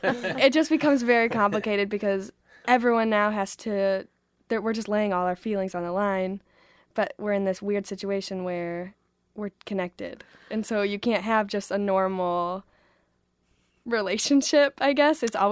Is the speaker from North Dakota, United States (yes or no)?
no; South Haven, Michigan, United States; I'm from South Haven, Michigan, so that's only like 40 minutes away.